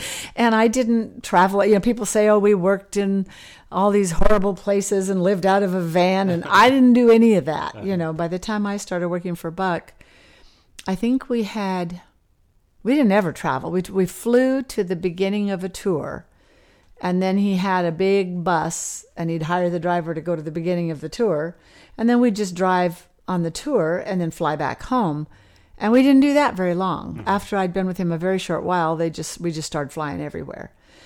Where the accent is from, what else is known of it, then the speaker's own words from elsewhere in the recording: Oregon, United States; even though I grew up in Oregon, and Oregon is absolutely beautiful